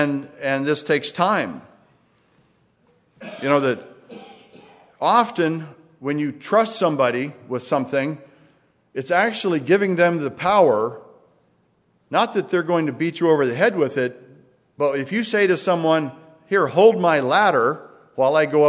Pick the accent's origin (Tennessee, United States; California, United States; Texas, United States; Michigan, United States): California, United States; But I came from California